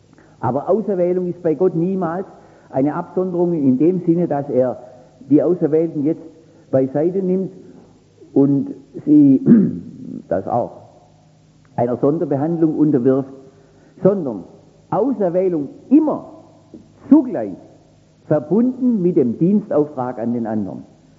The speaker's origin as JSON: {"language": "German", "region": "Baden-Württemberg", "country": "Germany", "said": "ich muss mich immer vergewissern, dass ich da ausländisch spreche als Schwabe."}